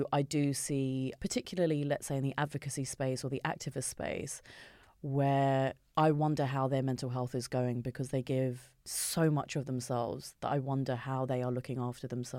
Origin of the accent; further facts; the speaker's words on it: South East England, United Kingdom; But growing up in Kent, you know, especially like in the 90s, there were no, for me anyway, there were no, you know, South Asian women on the cover of magazines.